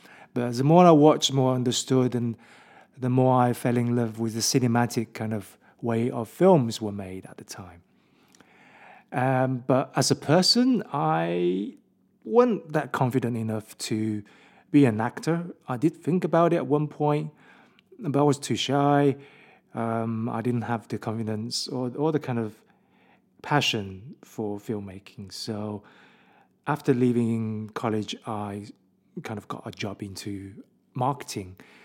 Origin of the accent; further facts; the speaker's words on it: Birmingham, West Midlands, United Kingdom; I found a job as a marketing manager in London because I came from Birmingham in the UK.